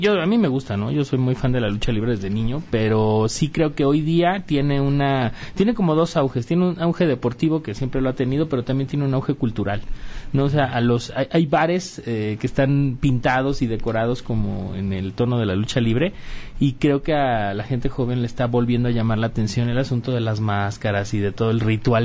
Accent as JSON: {"language": "Spanish", "country": "Mexico", "said": "Y como mexicano es cuando te das cuenta del arrastre y de la huella cultural que nuestros símbolos han dejado más allá."}